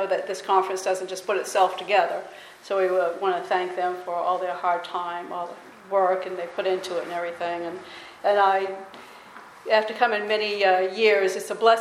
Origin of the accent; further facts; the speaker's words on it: Maine, United States; moved away as an adult; I was born and raised in Maine. I don't know if I still have a Maine accent or not. I lived here for 18 years, and then I left to join the Navy.